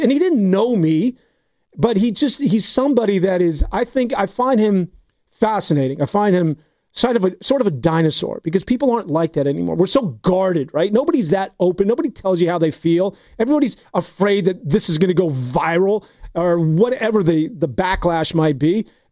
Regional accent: San Francisco, California, United States; I said, I'm from San Francisco. I haven't been there in a while.

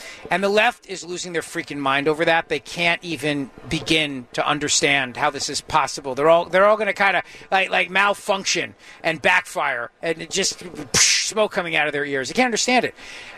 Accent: New Jersey, United States; I grew up with them in New Jersey.

